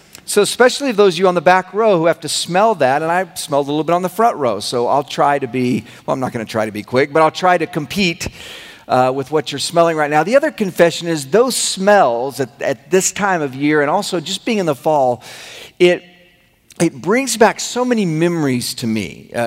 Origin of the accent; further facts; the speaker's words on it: Oklahoma, United States; I was from Oklahoma, grew up in this area, but they accepted me up there.